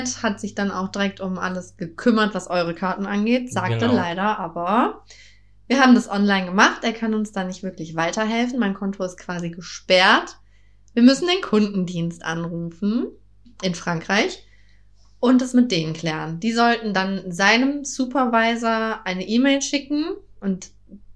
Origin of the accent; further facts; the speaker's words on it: North Rhine-Westphalia, Germany; Ich komme ja nicht aus Köln, aber Umgebung.